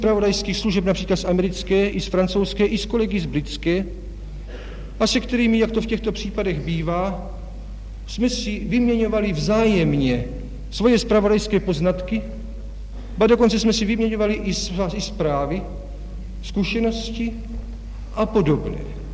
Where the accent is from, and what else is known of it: Prague, Czechia; born there